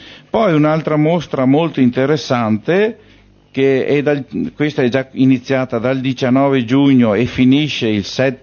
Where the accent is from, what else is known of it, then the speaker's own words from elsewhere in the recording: Veneto, Italy; perché sono veneto e mi sento veneto, sono molto legato a questa terra.